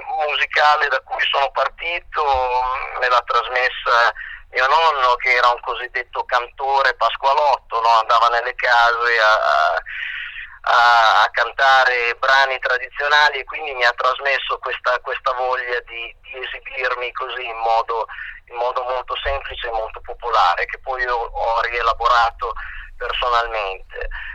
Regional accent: Meldola, Emilia-Romagna, Italy; io in particolare vengo da Meldola, che è una cittadina alla base della Valle del Bidente. È una cittadina molto, molto prolifera, diciamo molto ricca dal punto di vista dell'attenzione per tutto quello che è tradizionale

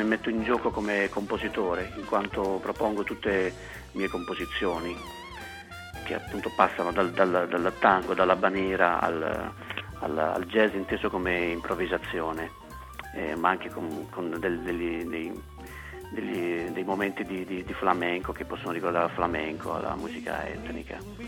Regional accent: Policoro, Basilicata, Italy; born there; Policoro in Basilicata, nel mio paese natale.

